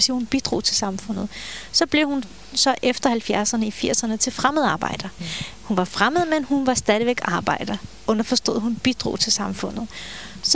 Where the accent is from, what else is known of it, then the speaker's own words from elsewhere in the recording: Black Sea Region, Turkey; derfra, hvor jeg kommer fra, op ved hvad hedder den anatolske højslette tæt ved Sortehavet